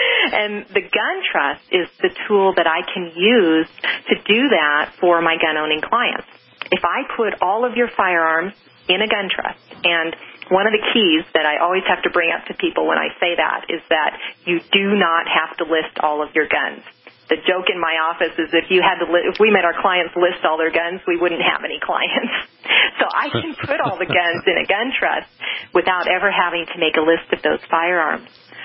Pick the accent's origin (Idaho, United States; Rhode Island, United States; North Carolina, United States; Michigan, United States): Idaho, United States; In places like my home state of Idaho, it's typically not a problem.